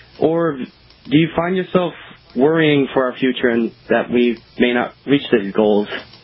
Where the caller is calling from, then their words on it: Los Angeles, California, United States; I'm calling from Los Angeles.